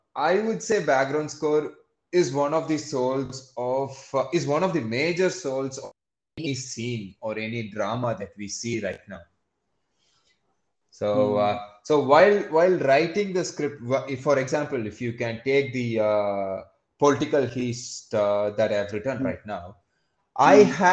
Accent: India; being an Indian, Indian parents wouldn't allow to go to any other field as such.

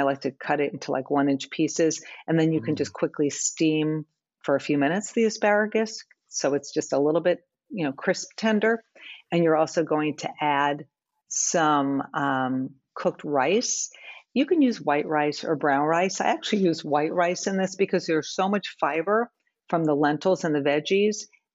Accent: New York, United States; accent: New York; and with my New York accent, since I grew up there, I can say that.

